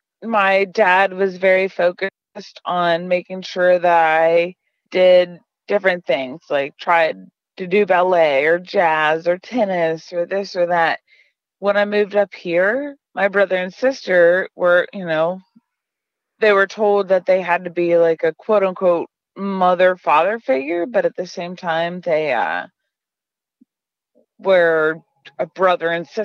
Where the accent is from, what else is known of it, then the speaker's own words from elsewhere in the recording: Florida, United States; My early days. I am from Florida.